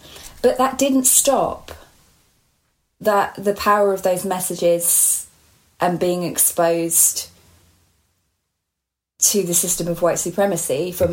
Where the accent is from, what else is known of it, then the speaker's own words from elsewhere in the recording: East of England, United Kingdom; Growing up in Hertfordshire.